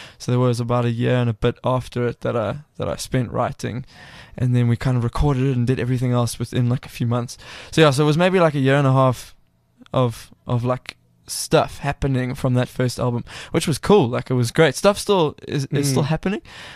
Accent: Cape Town, Western Cape, South Africa; I'm from Cape Town

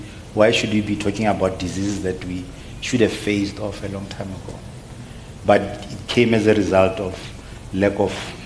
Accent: Hammanskraal, Gauteng, South Africa; I come from Hammarskraal

